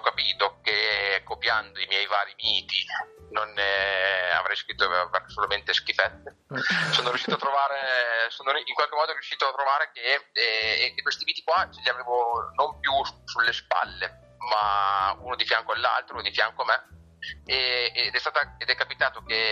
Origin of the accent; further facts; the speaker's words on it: Fabbrico, Emilia-Romagna, Italy; e infatti vengo da Fabbrico, che poi dove è ambientato il libro